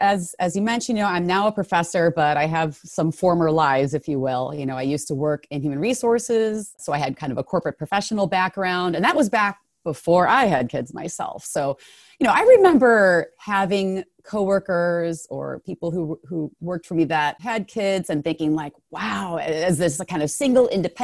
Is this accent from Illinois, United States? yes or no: yes; Chicago, Illinois, United States; I'm a Chicago native. I'm from the Midwest.